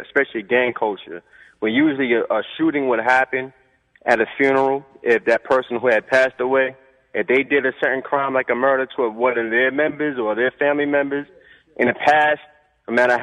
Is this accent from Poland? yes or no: no; Jamaica; now in Hempstead, United States; I'm from Jamaica. I've resided in Hempstead.